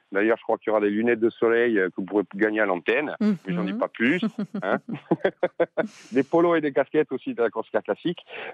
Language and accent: French; Bonifacio, Corsica, France; je suis originaire de Bonifacio et ça me tenait à cœur pour les 10 ans de faire le départ en bas chez moi, entre guillemets, au village.